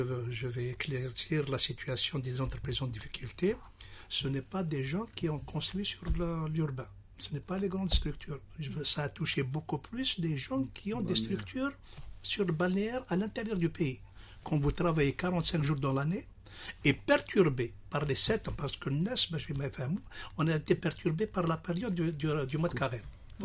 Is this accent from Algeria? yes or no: yes; Algeria; Mais chez nous, en Algérie, c'est spécial.